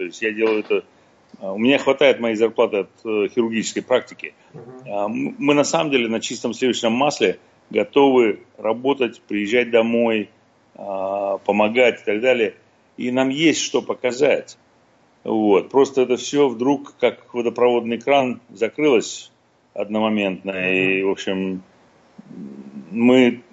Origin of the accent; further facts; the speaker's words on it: Russia; moved away; я же хирург из России, я же не здесь родился